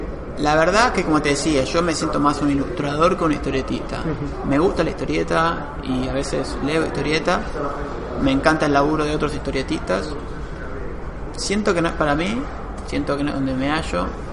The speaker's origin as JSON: {"language": "Spanish", "country": "Argentina", "said": "Yo soy de Argentina."}